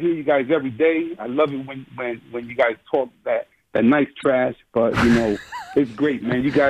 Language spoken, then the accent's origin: English; New York, United States; also born or lived in Philadelphia; I was born in Philly, man. Born in Philly. Mom took me away from Philly, and I was raised in New York. That's the reason I'm a New York fan.